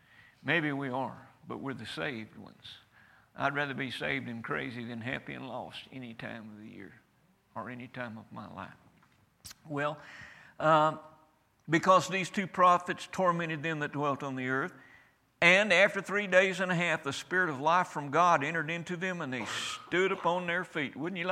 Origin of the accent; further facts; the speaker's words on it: United States; I'm an American. I say that with great pride.